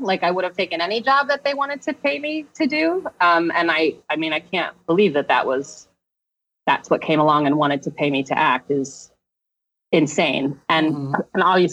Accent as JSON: {"language": "English", "town": "Houston", "region": "Texas", "country": "United States", "said": "So I'm from Texas. I was born in Houston and then moved around a fair amount when I was little."}